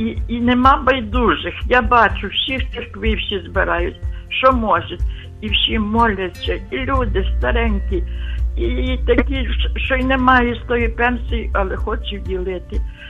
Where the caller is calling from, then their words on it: Lviv, Lviv Oblast, Ukraine; Я з Львова.